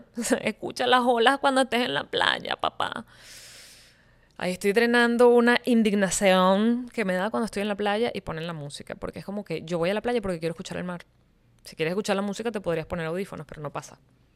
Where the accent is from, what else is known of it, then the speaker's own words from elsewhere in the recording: Venezuela; Pero, por ejemplo, en mi país, Venezuela, no hay santuarios, hay zoológicos.